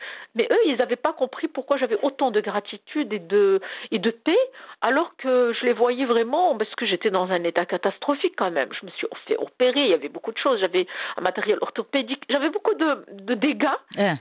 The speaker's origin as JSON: {"language": "French", "country": "Morocco", "said": "je suis marocaine, madame"}